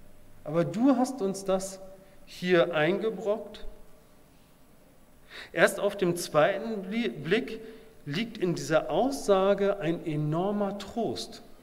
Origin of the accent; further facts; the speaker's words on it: Hanover, Lower Saxony, Germany; für manchen mag das Braunschweig sein als Hannoveraner.